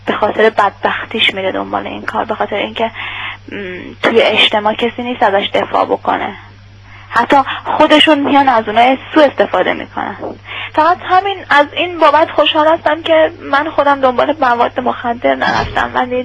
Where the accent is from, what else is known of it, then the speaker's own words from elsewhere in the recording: Iran; چون ما هممون ایرانی هستیم، ولی خب اینا اومدن ایران ما رو خراب کردن